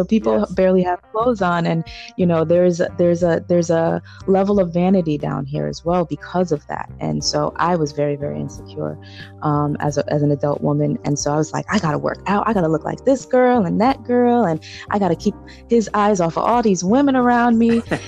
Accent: Connecticut, United States; And I'm originally from Connecticut, very, very cold place. The reason why I live here in South Florida now.

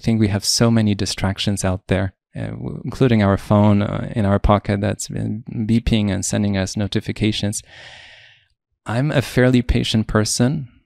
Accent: Poland; also born or lived in Europe; I grew up in Poland and I lived in Europe, so I'm very comfortable looking at European stocks.

